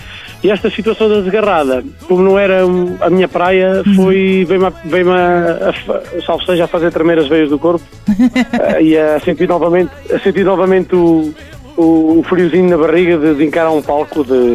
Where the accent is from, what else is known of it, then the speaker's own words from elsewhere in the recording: Maceinhas, Guarda, Portugal; a minha terra, que é uma terra chamada Maceinhas, pertence ao Conselho de Belmonte.